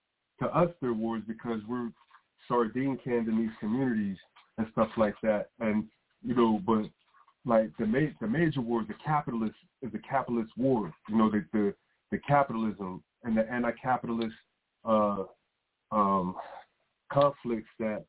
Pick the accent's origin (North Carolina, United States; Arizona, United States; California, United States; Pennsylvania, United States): Pennsylvania, United States; now in Chicago, United States; I'm from Pennsylvania, you know, but and I was at the time I was in prison in Pennsylvania, you know, but I've been living in, you know, Chicago over 10 years.